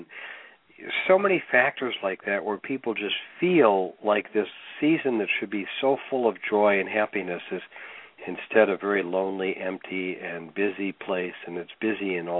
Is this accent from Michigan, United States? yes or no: no; Cleveland, Ohio, United States; I grew up in Cleveland and spent most of my life there.